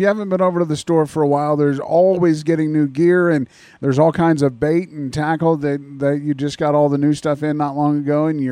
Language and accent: English; Midwest, United States; You know, I'm from the Midwest where walleye fishing wasn't that big, but bass fishing was.